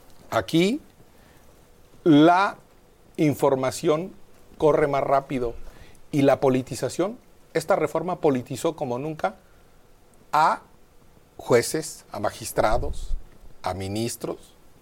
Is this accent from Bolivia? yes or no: no; Mexico; así no somos los mexicanos, eso no nos representan